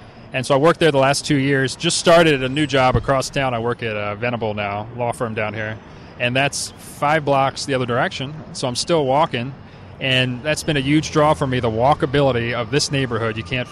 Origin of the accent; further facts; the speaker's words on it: Towson, Maryland, United States; I grew up in Towson, went away to school in Philly, went to law school in D.C.